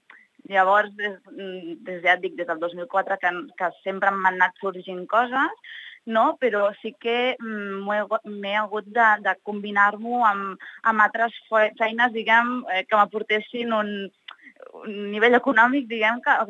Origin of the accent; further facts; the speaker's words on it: Barcelona, Catalonia, Spain; now in Torrefarrera, Spain; jo soc de Barcelona, però visc a Torreferrera des de fa, doncs, uns 6 anys, més o menys, o 7 anys, i uns quants més que volto per Lleida.